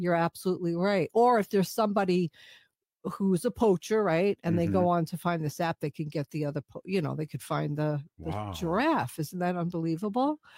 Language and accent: English; New York, United States